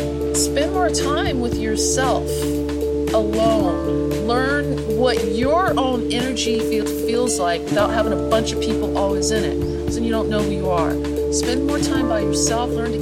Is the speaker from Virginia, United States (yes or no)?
no; Denver, Colorado, United States; You know, I grew up in Denver, Colorado. I'm a little bit older than I look.